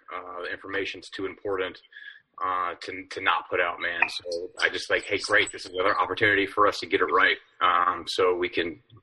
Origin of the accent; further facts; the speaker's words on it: Texas, United States; but I grew up in Texas, and everybody wanted to be tough.